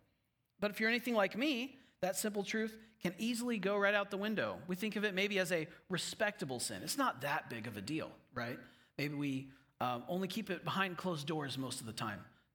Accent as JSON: {"language": "English", "town": "Houston", "region": "Texas", "country": "United States", "tie": "born or raised there", "said": "I grew up in Houston. I kind of know how it works, how the traffic works."}